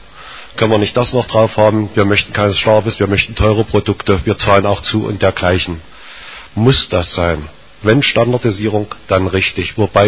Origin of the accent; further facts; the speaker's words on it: Berlin, Germany; ich komme aus Berlin-Marzahn, arbeite dort im Gymnasium.